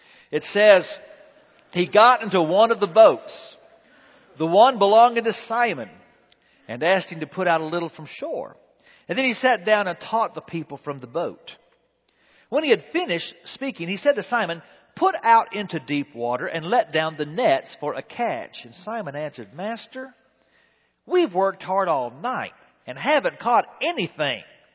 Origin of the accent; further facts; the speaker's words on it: Texas, United States; they'd been giving me a hard time all week long because I was from Texas. And so they had really been giving me a hard time about being from Texas and how little we know.